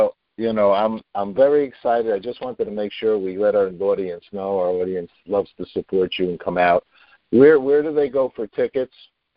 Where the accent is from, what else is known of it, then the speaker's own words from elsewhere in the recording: Tarrytown, New York, United States; you're doing a concert in my hometown